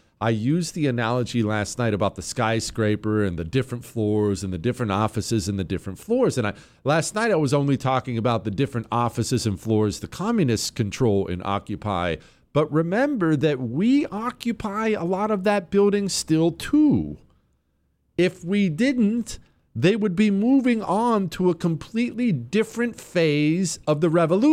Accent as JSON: {"language": "English", "country": "United States", "said": "I care about American stuff. I am an American through and through. I am the ugliest of ugly Americans."}